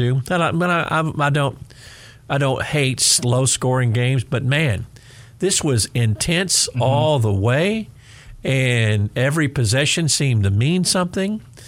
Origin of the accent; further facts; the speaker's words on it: Brownwood, Texas, United States; also born or lived in Midland; I didn't wear sunscreen when I was a kid growing up in Brownwood. Go to the lake, go to the pool, play golf, rinse and repeat all my life.